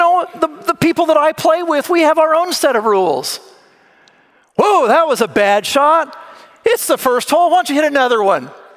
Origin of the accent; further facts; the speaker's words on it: Florida, United States; I grew up in Florida, so I knew what Spanish moss was